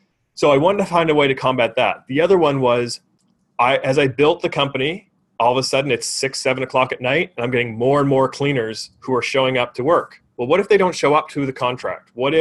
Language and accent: English; Canada; Like, I'm Canadian.